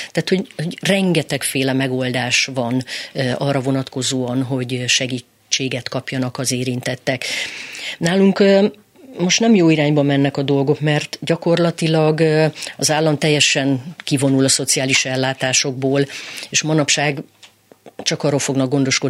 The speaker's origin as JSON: {"language": "Hungarian", "town": "Miskolc", "region": "Borsod-Abaúj-Zemplén", "country": "Hungary", "said": "Akár tetszik, akár nem, én Miskolcról jöttem"}